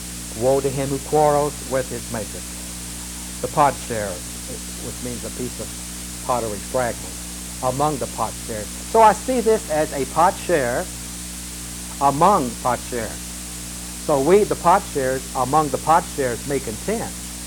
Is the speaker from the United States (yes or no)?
yes; the South, United States; accent: southern; Why did you raise me as a southerner? Although I did move out west and lost all my accent that I used to have when I lived down south.